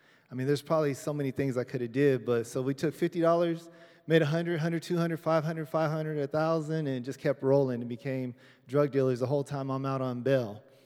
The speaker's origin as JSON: {"language": "English", "region": "California", "country": "United States", "said": "I'm from California, by the way."}